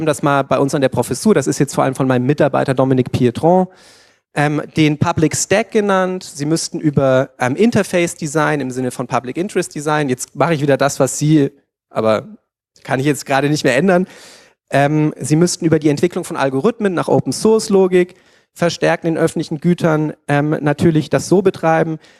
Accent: Berlin, Germany; Zumindest als Berliner.

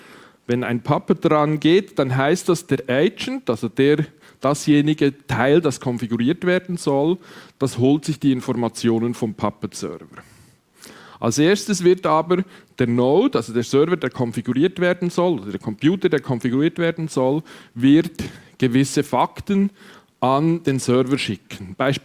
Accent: Switzerland; Ich bin Schweizer, das hört man. Ich weiß es. Bitte entschuldigt alle Helvetismen.

